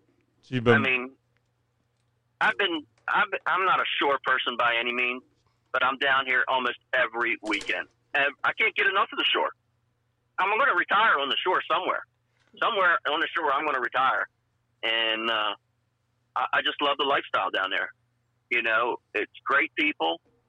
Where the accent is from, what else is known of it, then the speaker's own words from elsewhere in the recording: Maryland, United States; You know, I grew up in Maryland, stayed in Maryland, and I'm going to retire in Maryland somewhere.